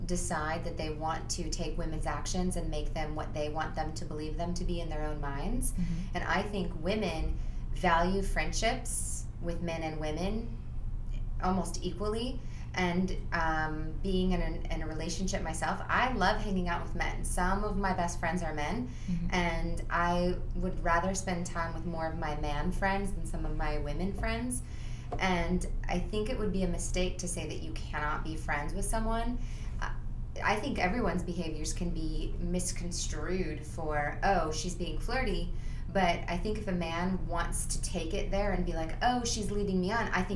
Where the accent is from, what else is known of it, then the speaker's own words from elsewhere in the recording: Seattle, Washington, United States; also born or lived in San Diego / Bay Area; And I'm originally from Seattle, and then I moved to San Diego almost 15 years ago, and 14 years ago, and then lived also in the Bay Area, and now I'm in L.A.